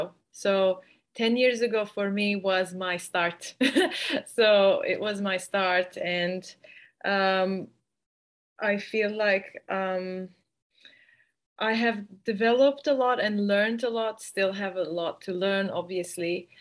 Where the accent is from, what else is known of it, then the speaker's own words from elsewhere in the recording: Lebanon; also born or lived in Armenia; now in Australia; I grew up in Lebanon, and I'm of Armenian heritage, and I lived in Armenia, studied music in Armenia. So when I came to Australia